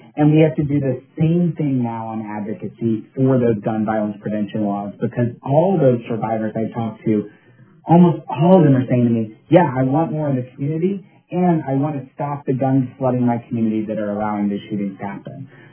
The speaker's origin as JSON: {"language": "English", "town": "Philadelphia", "region": "Pennsylvania", "country": "United States", "said": "tell them why, as a Philadelphian, you want action on gun violence"}